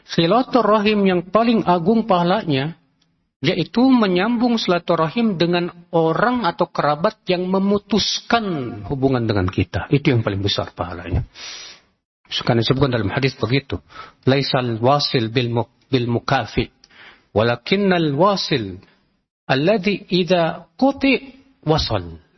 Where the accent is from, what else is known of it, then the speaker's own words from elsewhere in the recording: Java, Indonesia; Kalau kita orang Jawa, gak tahu.